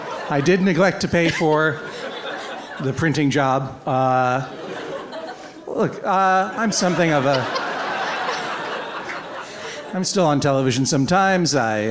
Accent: Brookline, Massachusetts, United States; Not only on television, but in my hometown of Brookline, Massachusetts, testing recipes.

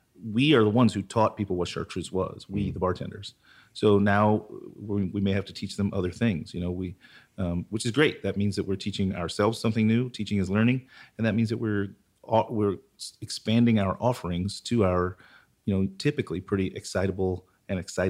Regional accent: Panama City Beach, Florida, United States; Panama City Beach, Florida, not Panama. Oh, but, sorry. But yes, but right on the Gulf Coast. So yeah, lots of seafood.

